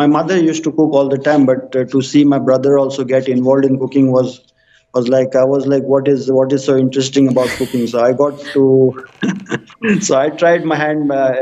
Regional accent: Goa, India; Well, Goa, it immediately takes me to seafood. So I love to eat fish.

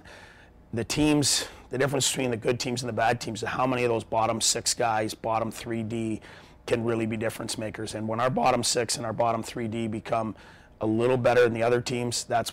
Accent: Windsor, Ontario, Canada; as a kid, growing up in Windsor, tough town, motor town, you know, Chrysler Ford GM.

